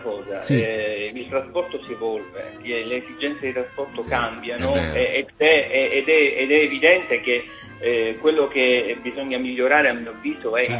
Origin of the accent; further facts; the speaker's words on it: Sicily, Italy; io da siciliano, insomma, mi rendo conto